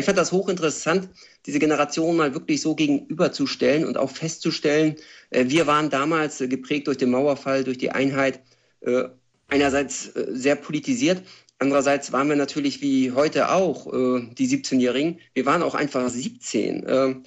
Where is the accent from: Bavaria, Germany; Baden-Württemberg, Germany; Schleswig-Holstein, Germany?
Schleswig-Holstein, Germany; Kiel; es gab damals eine Skinhead-Szene in Schilksee, wo ich aufgewachsen bin.